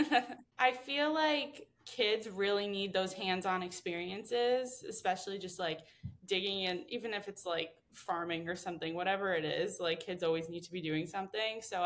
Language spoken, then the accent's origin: English; East Coast, United States; Yeah, that reminds me of, I'm from East Coast. So hydrangeas always remind me of that and Cape Cod and all of that stuff.